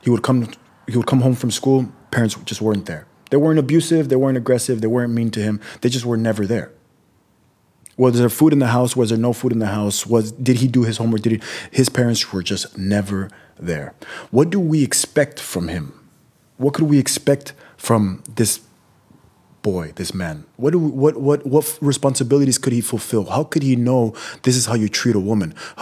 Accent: Imperial Beach, California, United States; I come from Southern California, and not just Southern California. I come from the most southern western tip of Southern California, which is the Imperial Beach, San Ysidro area.

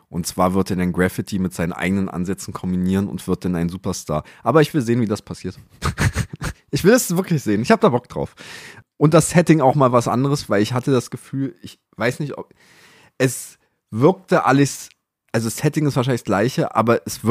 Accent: Magdeburg, Saxony-Anhalt, Germany; Wir sind ja auch Magdeburger

